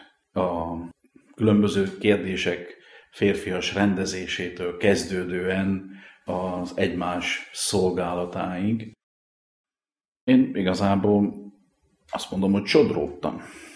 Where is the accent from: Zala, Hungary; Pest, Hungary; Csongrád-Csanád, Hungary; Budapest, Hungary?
Zala, Hungary; Zalaudvarnok; also born or lived in Zalaszentgrót; Én rendes paraszti származású ember vagyok. Szülővárosom Zalaszengród, mert csak ott volt szülő otthon, de én Zalaudvarnokon nőttem föl, és azt a helyet tartom szülőfalumnak.